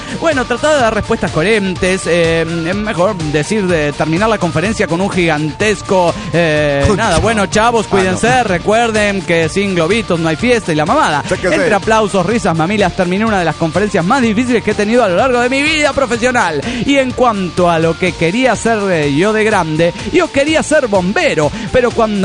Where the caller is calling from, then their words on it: Pasto, Nariño, Colombia; A los putazos en Colombia nos reconocen enseguida por nuestro hablado o nos confunden con ecuatorianos, pero en un paseo con mis amigos a Cartagena nos confundieron varias veces con mexicanos